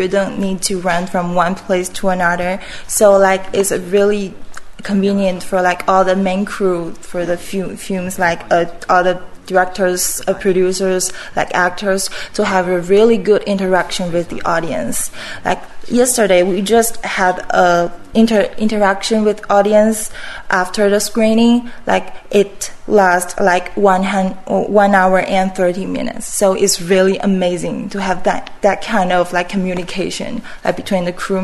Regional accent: Shanxi, China; But this is my hometown. So I really want to make some contribution to my hometown. And this is also a really big part of China.

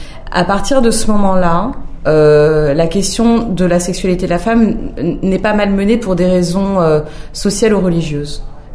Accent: Algeria; c'est le type de milieu dans lequel j'ai grandi et je suis algérienne. Tout en étant aussi française

